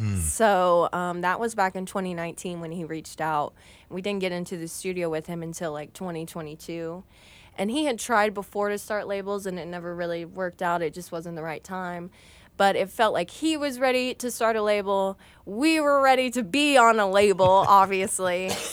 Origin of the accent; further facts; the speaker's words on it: Bowling Green, Kentucky, United States; Yeah, so we are, obviously, we're from Bowling Green, Kentucky, and so is